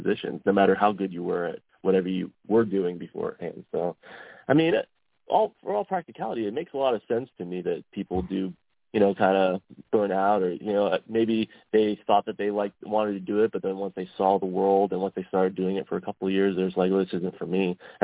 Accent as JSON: {"language": "English", "town": "Delaware", "region": "Ohio", "country": "United States", "tie": "born or raised there", "also_born_or_lived": "Columbus", "said": "Yeah, I am from Columbus, Ohio. I grew up in Delaware, Ohio, kind of out in the farmlands."}